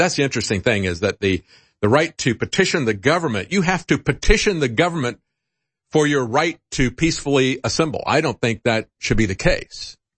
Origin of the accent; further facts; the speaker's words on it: United States; I think of myself as being an American. I am able, because I am an American, to have the freedom of speech.